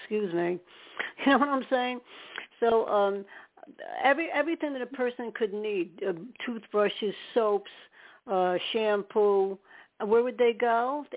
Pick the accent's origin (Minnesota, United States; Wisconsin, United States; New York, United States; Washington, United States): New York, United States; born there; I use that because I was born in New York and I know about the New York systems.